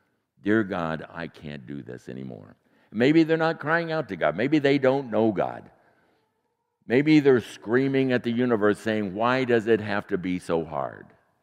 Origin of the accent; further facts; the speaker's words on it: Indianapolis, Indiana, United States; I said, really? I grew up in Indianapolis, Indiana.